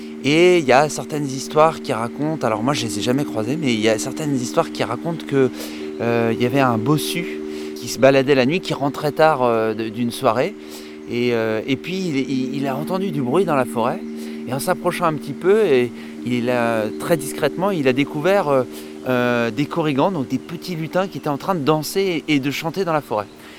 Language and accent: French; Brittany, France; Ah oui, je suis breton, disons pure souche, mais mes grands-parents étaient agriculteurs à quelques kilomètres d'ici, de chaque côté, paternel et maternel.